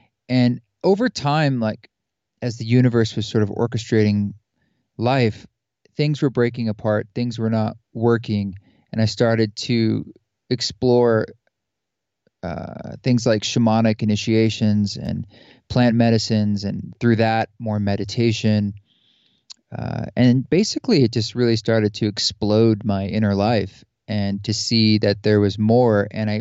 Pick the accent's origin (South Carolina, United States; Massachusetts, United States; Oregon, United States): Oregon, United States; And I grew up in the Pacific Northwest outside Portland and Salem, Oregon.